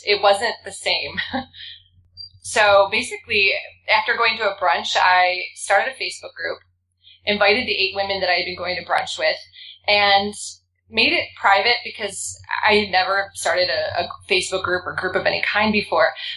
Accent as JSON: {"language": "English", "region": "Ohio", "country": "United States", "tie": "born or raised there", "lives_now": "Chicago, United States", "said": "a little bit about me where I grew up in Ohio. So I'm still a Midwest girl."}